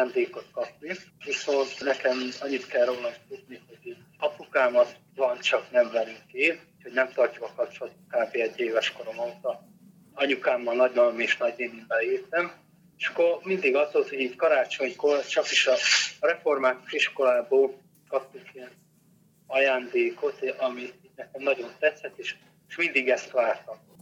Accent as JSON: {"language": "Hungarian", "region": "Zakarpattia Oblast", "country": "Ukraine", "said": "mert én is itt voltam önkéntes kárpátaljaiként"}